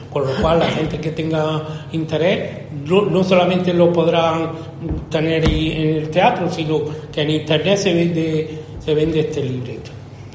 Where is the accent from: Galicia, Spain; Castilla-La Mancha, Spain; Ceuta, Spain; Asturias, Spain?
Galicia, Spain; Valdovino; ahora yo tengo el honor de poder presentarlo en mi tierra y dentro del marco que es el Festival de Valdovino.